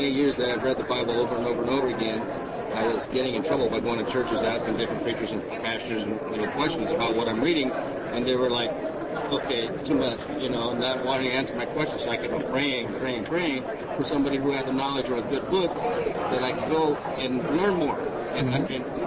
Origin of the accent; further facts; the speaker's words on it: Seattle, Washington, United States; from Seattle, Washington.